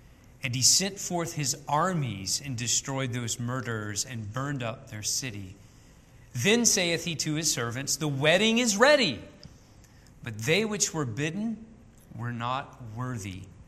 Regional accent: Louisiana, United States; I'm from the Promised Land, Louisiana, so I can say that.

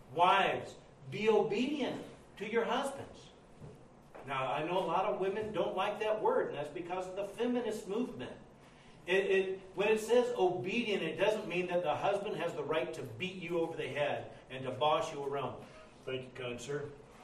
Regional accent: Slidell, Louisiana, United States; I'm from Slidell, Louisiana. A little different there.

